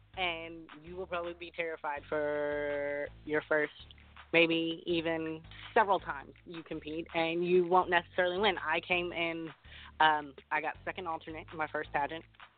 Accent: Arkansas, United States; He came all the way from Texas, and I came all the way from Arkansas.

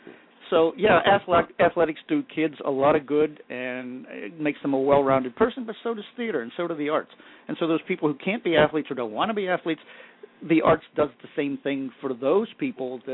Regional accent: Pittsburgh, Pennsylvania, United States; I came from Pittsburgh at Mount Lebanon High School that had probably the premier arts department in Pittsburgh at the time.

